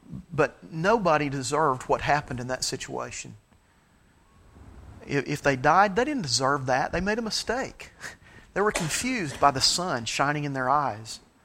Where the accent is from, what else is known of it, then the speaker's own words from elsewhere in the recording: Tennessee, United States; we grew up in the Tri-Cities of East Tennessee, Kingsport, Bristol, Johnson City.